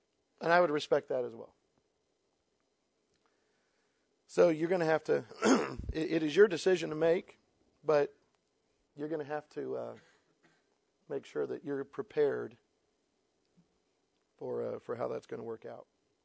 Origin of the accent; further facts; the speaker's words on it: Florida, United States; I'm from Florida. A hurricane is all I know.